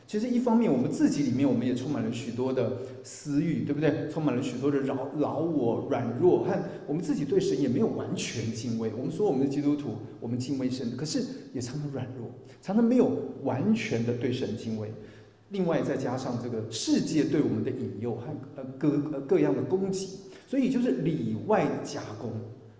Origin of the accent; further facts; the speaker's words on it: China; 那我中国人是有名的吃的民族嘛